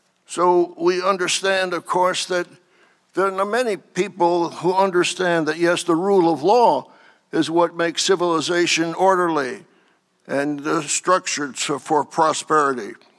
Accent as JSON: {"language": "English", "region": "Connecticut", "country": "United States", "said": "I think he was a senator from Connecticut, my home state."}